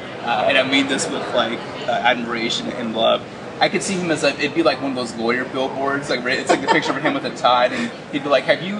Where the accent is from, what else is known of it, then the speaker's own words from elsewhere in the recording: Oklahoma, United States; I'm from Oklahoma, and that's big in Oklahoma.